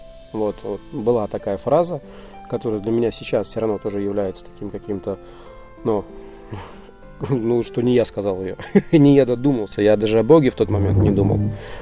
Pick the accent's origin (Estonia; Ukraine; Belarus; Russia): Estonia; Valga, Valga County; Russian is a second language; Это была девушка-землячка, тоже из города Валги, откуда я родом, переехавшая в Таллин, в Эстонию.